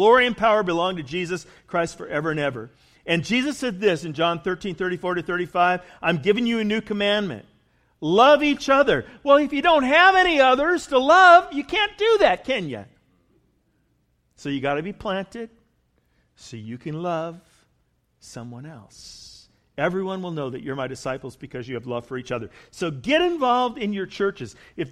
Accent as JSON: {"language": "English", "region": "California", "country": "United States", "said": "I'm both Californian and German. Weird combination."}